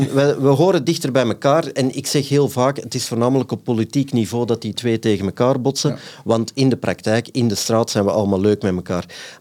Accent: Flanders, Belgium; Wij worden gescheiden door dezelfde taal. Maar qua mentaliteit denk ik dat we dichter bij de Walen staan.

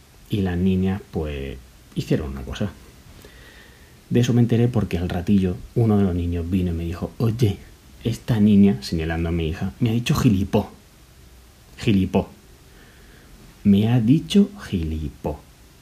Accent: Jaén, Andalusia, Spain; now in Madrid, Spain; Y yo soy de Jaén, pero mi chica y mi niña sí son de aquí.

